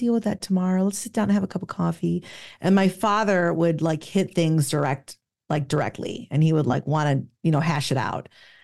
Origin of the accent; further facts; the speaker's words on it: Chicago, Illinois, United States; born there; I'm the daughter of two immigrants from Colombia and Argentina. I was born in Chicago, and I'm in a cross-cultural marriage and have two biracial kids.